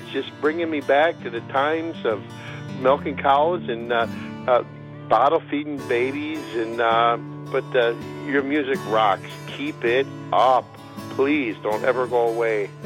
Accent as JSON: {"language": "English", "town": "Kenosha", "region": "Wisconsin", "country": "United States", "tie": "born or raised there", "lives_now": "Hancock, United States", "said": "I'm a disabled retired firefighter, was working on a cattle farm growing up in Kenosha, listening to AM radio on the WMAQ out of Chicago, and this is the stuff I used to listen to."}